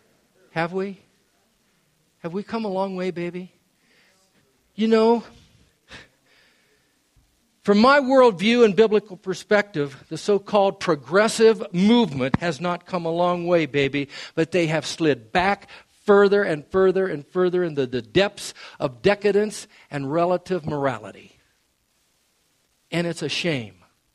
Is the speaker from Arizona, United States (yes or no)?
no; Yellow Springs, Ohio, United States; the little town that I grew up in Yellow Springs, Ohio